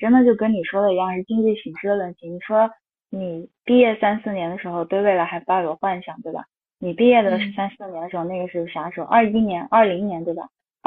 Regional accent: China; 就跟我们中国人从小熟悉的考级一模一样

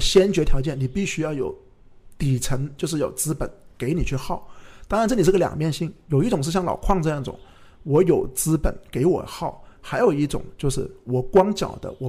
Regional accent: Guangdong, China; 我是老广

